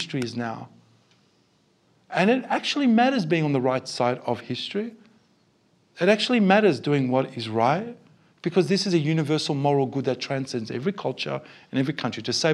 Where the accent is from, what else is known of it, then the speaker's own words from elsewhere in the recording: Australia; And what I'm looking for from Australians is that we should, bless you, that we should care